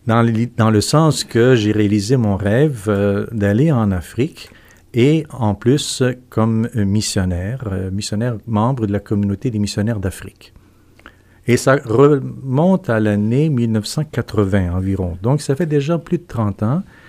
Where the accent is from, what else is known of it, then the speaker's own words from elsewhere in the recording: La Tuque, Quebec, Canada; Mes parents ont déménagé en 1956, mon père pour travailler à l'usine de papier. Donc, j'ai grandi à Latuc, j'ai fait mon école primaire, secondaire. Donc, je m'identifie davantage comme un Latucois, même si mes origines familiales sont de la région de Saint-Adelphe, Saint-Stanislas